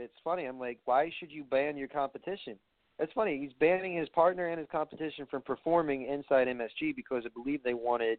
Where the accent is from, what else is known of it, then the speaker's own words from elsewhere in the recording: New York, United States; And no, folks, he was not a roommate because we're from New York.